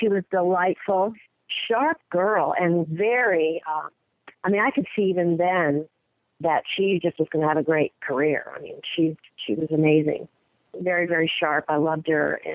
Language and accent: English; Florida, United States; And I'm from Florida, so that's not quite as deep south as Miss Deep South was